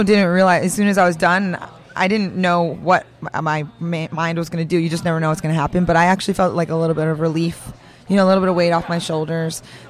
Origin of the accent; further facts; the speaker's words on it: New Jersey, United States; I am actually born and raised in Jersey.